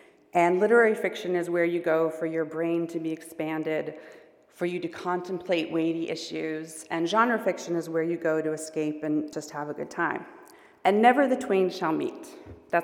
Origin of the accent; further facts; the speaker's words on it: Boston, Massachusetts, United States; now in Seattle, United States; I live in Seattle now, but I was living in Seattle at the time, but I'm from Boston.